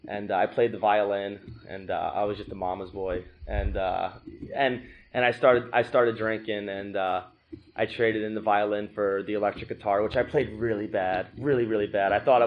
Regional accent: Marlboro, New Jersey, United States; I went to a rehab in my hometown in Marlboro, New Jersey.

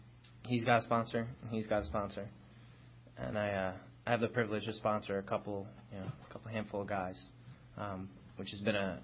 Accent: Long Island, New York, United States; I grew up in Long Island, one of six kids.

